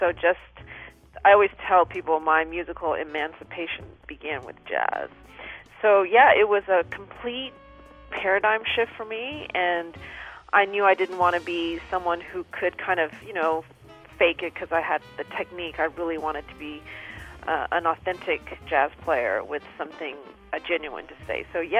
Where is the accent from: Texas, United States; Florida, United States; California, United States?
Texas, United States; Houston; I'm from Houston, Texas, originally, and I went to UT Austin, University of Texas at Austin.